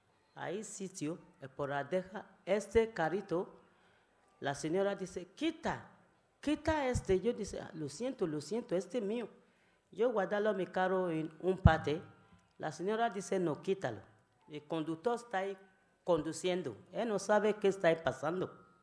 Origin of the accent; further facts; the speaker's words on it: Nigeria; Spanish is a second language; also born or lived in Barcelona; now in Igualada, Spain; Yo soy de Nigeria. Yo viví aquí 11 años en Barcelona. Antes vivía en Barcelona, pero ahora yo vivo en Igualada